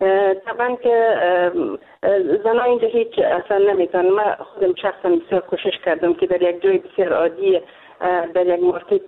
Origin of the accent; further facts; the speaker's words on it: Afghanistan; moved away; ما یک افغان هستم، اینجا مهاجر آمدیم